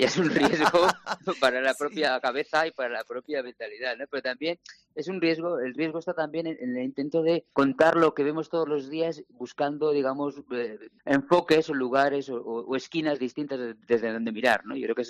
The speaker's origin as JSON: {"language": "Spanish", "town": "Santander", "region": "Cantabria", "country": "Spain", "tie": "born or raised there", "also_born_or_lived": "Torrelavega", "said": "yo soy santanderino, yo nací en Torlavega, pero crecí en Santander, y tiene que ver también con ese chaval, ¿no? Que vivía en un barrio de la periferia como Escandina, que es un polígono industrial"}